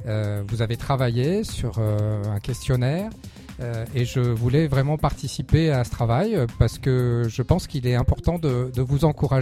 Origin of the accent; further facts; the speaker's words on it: La Rochelle, Nouvelle-Aquitaine, France; je suis né à La Rochelle, j'ai toujours vécu dans cette ville que j'adore. Et je connais bien le quartier de Mireuil puisque j'ai vécu les 14 premières années de ma vie au Lincoln, qui n'est pas loin.